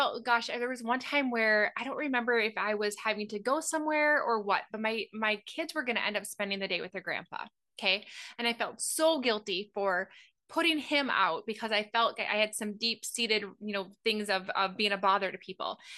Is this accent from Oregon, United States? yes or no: no; Minnesota, United States; Now, even though I'm from Minnesota, I can't ice skate.